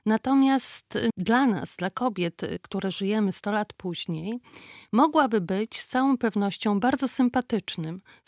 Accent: Łapy, Podlaskie Voivodeship, Poland; jako mieszkaniec Łap, z których z kolei ja pochodzę, z którym jestem związana

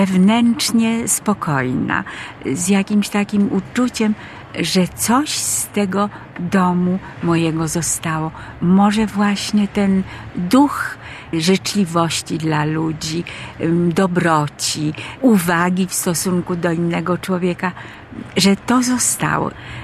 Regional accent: Warsaw, Masovian Voivodeship, Poland; Ja urodziłam się w Warszawie i właściwie do 1939 roku, do wybuchu wojny, moje całe dzieciństwo przebiegało w Warszawie.

